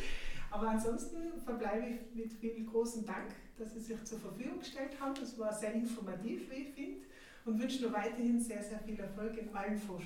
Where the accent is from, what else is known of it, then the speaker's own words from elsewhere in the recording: Tyrol, Austria; Ja, vor allem als Tiroler, oder? Wir haben genug Berge